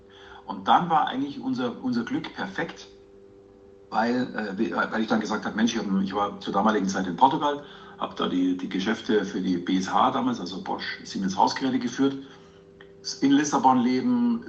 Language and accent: German; Munich, Bavaria, Germany; born there; also born or lived in Italy; ich bin gebürtig aus München, bin seit mehr als 30 Jahren bei der Bosch-Gruppe, war lange Zeit in München tätig, bin sehr viel im Ausland gewesen